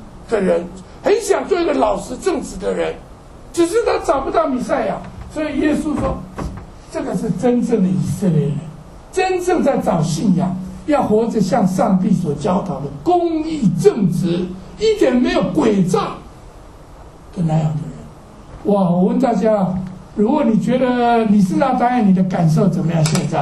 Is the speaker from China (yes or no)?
no; Douliu, Yunlin County, Taiwan; 因为我是台湾乡下长大的斗六